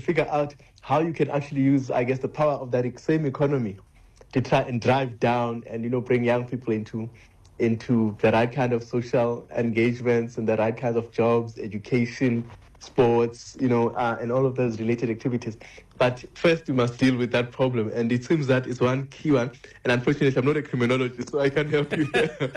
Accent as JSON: {"language": "English", "region": "Western Cape", "country": "South Africa", "tie": "born or raised there", "said": "I mean, I grew up in the Western Cape"}